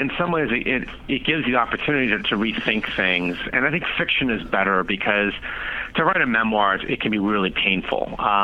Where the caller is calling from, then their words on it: Washington, District of Columbia, United States; Washington, D.C.